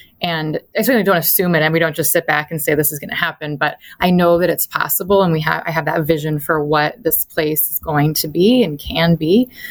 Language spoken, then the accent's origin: English; Beaverton, Oregon, United States; I'm from Beaverton, Oregon, which is the home of Nike.